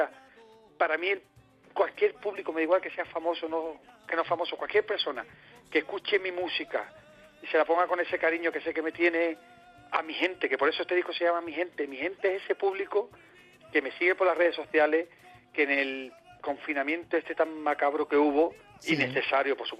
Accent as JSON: {"language": "Spanish", "town": "Jerez", "region": "Andalusia", "country": "Spain", "said": "mañana que me llamen para irme otra vez para Jerez, a mi tierra"}